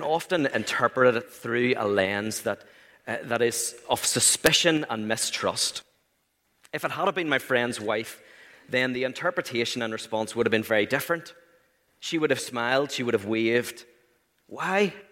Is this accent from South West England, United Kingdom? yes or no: no; Waringstown, Northern Ireland, United Kingdom; I come from Waringstown.